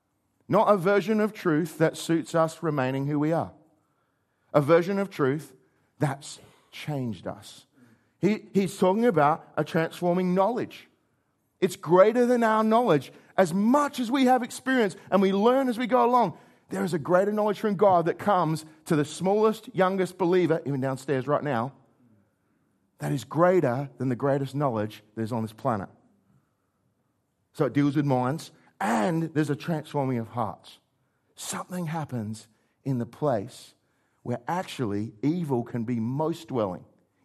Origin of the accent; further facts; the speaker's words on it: South Australia, Australia; I'm from York Peninsula. There's a lot of clay.